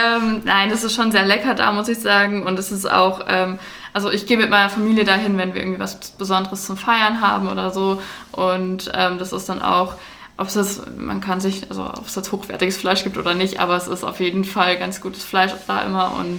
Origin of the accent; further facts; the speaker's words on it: Freiburg, Baden-Württemberg, Germany; Also ich komme auch aus Freiburg